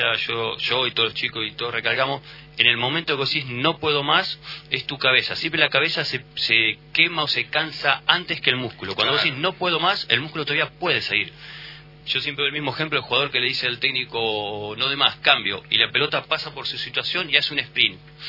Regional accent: La Falda, Córdoba, Argentina; now in Bellavista, Argentina; Soy nacido y criado en La Falda, pero ahora estoy viviendo en Bellavista y toda mi gente es de por ahí.

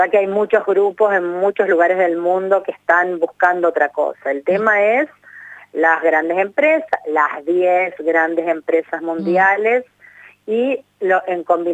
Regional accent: Misiones, Argentina; bueno, de acá de Misiones, yo soy de Misiones

